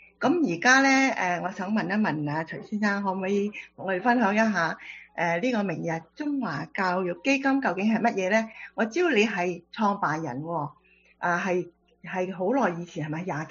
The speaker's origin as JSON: {"language": "Chinese", "country": "China", "said": "所以我們中國人是很驕傲的，因為我是中國人，你也是中國人，是不是？"}